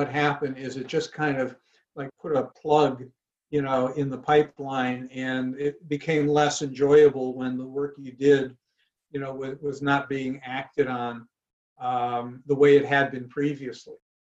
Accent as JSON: {"language": "English", "region": "Connecticut", "country": "United States", "tie": "born or raised there", "said": "growing up in Connecticut, there was a weekly Jewish newspaper called the Jewish Ledger."}